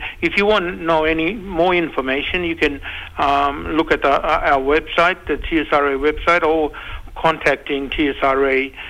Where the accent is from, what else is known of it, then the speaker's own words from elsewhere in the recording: Queensland, Australia; I'm from the Eastern Island. My mom is from Moore Island in the west, but dad is actually from Ugar. So I'm an Ugar Amle from Meriam Nation.